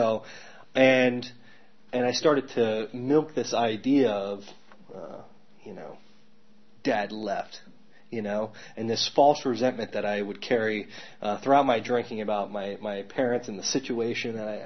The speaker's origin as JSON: {"language": "English", "region": "the South", "country": "United States", "tie": "born or raised there", "said": "You know, I grew up in the South."}